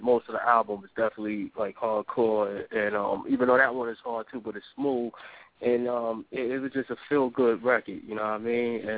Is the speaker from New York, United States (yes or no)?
yes; Queens, New York, United States; I'm from Southside, Queens.